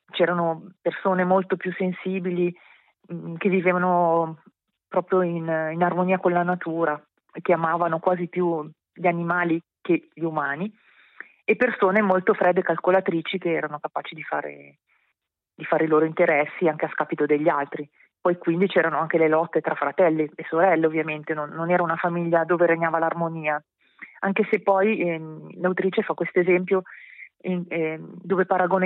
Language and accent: Italian; Lombardy, Italy; accent: Milanese; Sì, allora, con la mia pronuncia molto milanese, perché vi leggo l'incipit.